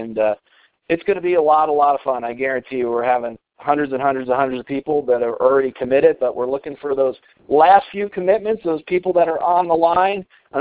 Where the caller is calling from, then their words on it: Colorado, United States; I'm calling in from Colorado.